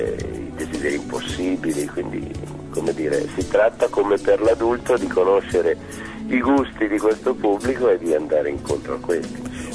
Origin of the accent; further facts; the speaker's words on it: Milan, Lombardy, Italy; Di Varese a Pradate, sono un milanese pentito, sono fuoriuscito dalla città perché al tempo quando avevo 3 bambini piccoli ho pensato che fosse meglio per loro